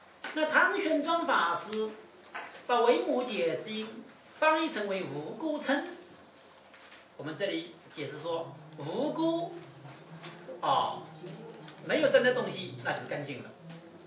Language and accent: Chinese; China; 这样呢很适合我们中国人学习啊